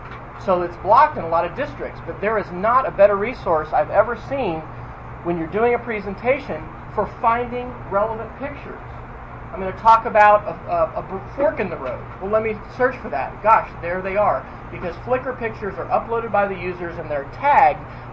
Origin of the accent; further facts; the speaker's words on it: Manhattan, Kansas, United States; now in Texas, United States; I grew up in Manhattan, And although I will admit I've lived in Texas now longer than I've lived in Kansas